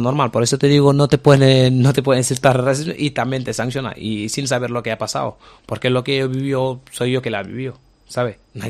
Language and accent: Spanish; Dakar, Senegal; now in Spain; porque me vieron jugar con Sub-17 de Senegal